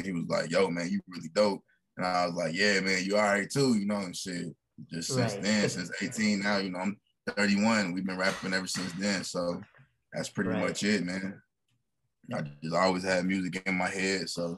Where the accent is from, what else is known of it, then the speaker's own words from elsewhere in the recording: Wichita, Kansas, United States; Well, I'm from Wichita, Kansas. That's where I'm at now, actually. I've been here my whole life, pretty much.